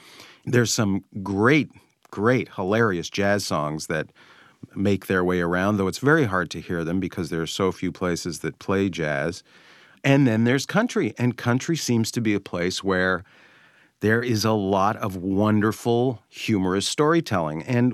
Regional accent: Canada; Growing up in Canada

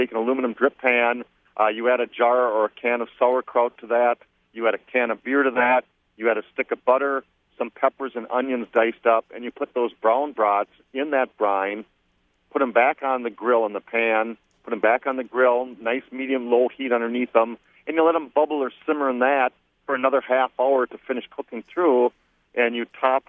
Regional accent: New London, Wisconsin, United States; You know, we're from New London, so we like Oshkosh.

